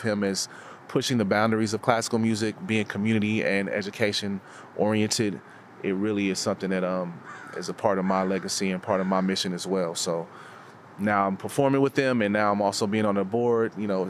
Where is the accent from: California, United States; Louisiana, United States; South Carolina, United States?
California, United States; Oakland; I feel like growing up in the Oakland community, I was always brought into spaces that were accepting of all.